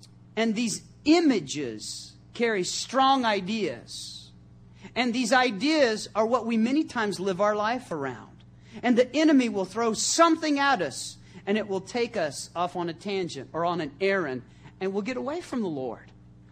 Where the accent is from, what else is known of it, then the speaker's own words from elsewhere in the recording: New Mexico, United States; moved away; I came from New Mexico. Some of you are like, so?